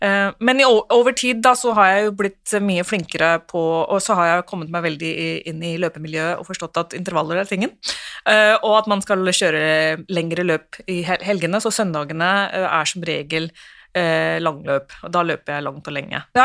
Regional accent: Oslo, Norway; Og så ble det slik at jeg vokste opp på Romsås

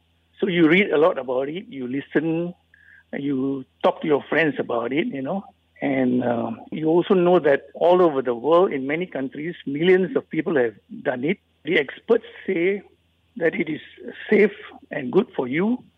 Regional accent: Kuantan, Pahang, Malaysia; from Kuantan. I'm 70 years of age and I've already gone through my jab.

